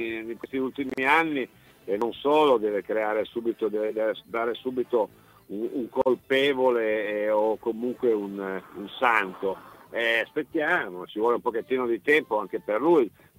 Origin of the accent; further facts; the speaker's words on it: Piedmont, Italy; io sono piemontese